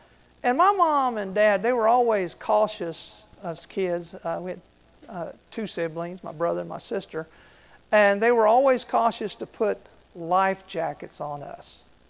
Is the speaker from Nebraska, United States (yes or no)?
no; Florida, United States; also born or lived in Kentucky; I was born in Kentucky, raised in Florida, actually, but moved to Florida when I was a young boy.